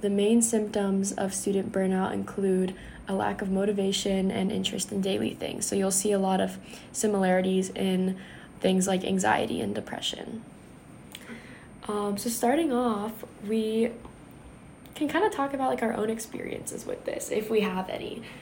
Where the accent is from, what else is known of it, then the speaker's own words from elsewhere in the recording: Virginia, United States; he would always tell me that like UVA is like a good school because I'm from Virginia.